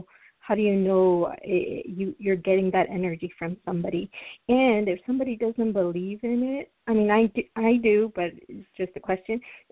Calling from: San Antonio, Texas, United States; from San Antonio.

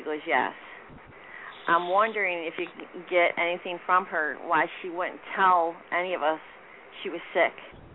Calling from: Rochester, New York, United States; I'm calling from Rochester, New York.

